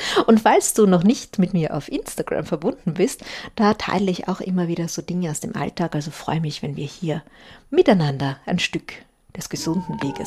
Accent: Austria; Ich bin ja Österreicher aus ganzem Herzen.

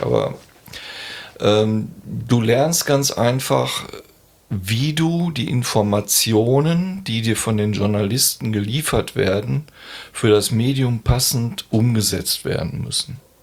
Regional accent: Bochum, North Rhine-Westphalia, Germany; Ich stamme aus Bochum

